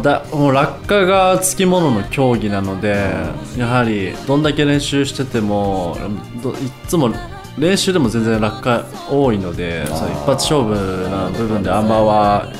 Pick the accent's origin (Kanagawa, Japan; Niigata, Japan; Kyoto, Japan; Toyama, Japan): Niigata, Japan; Sanjo; born there; は三条になります。